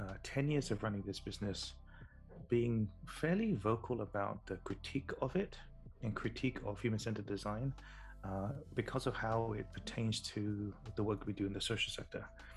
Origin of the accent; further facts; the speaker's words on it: England, United Kingdom; also born or lived in Burma; So I grew up in England, in the south coast of England. We moved as a family when I was very young from Burma.